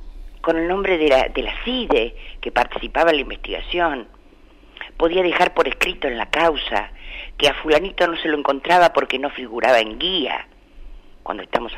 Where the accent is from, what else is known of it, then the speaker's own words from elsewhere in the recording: Argentina; que tenemos todos como pueblo argentino